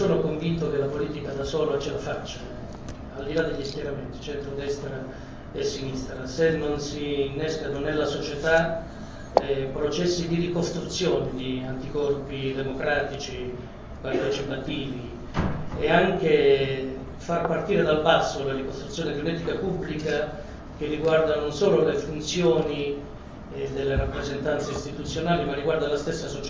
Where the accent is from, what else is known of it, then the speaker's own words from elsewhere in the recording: Calabria, Italy; Il sindaco del mio paesino, che ha 4.300 abitanti in Calabria